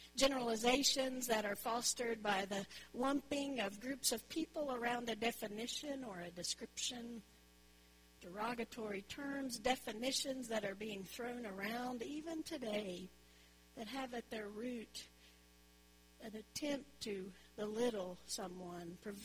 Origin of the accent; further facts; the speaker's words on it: the South, United States; accent: Southern; people made so many assumptions about who I was as a woman from the South. They made a lot of fun of my accent, which I think is a beautiful accent.